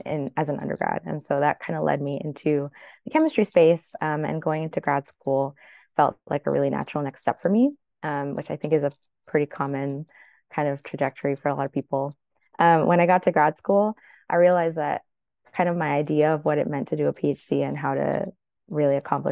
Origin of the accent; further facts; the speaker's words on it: Miami, Florida, United States; I grew up in Miami, so I am Latina. My family is in Colombia.